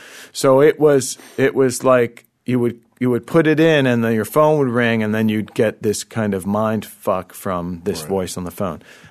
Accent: Pennsylvania, United States; You know, I'm from Pennsylvania, suburban Pennsylvania, and midnight movies were a huge thing.

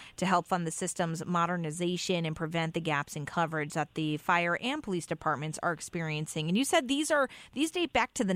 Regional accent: Fairfield, United States; I grew up in Fairfield, so I'm a little biased, but I always felt very safe.

